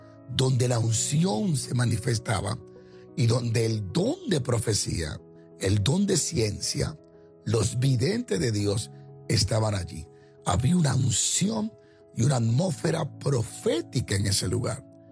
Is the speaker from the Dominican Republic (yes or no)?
yes; Dominican Republic; En mi país, de donde yo vengo, República Dominicana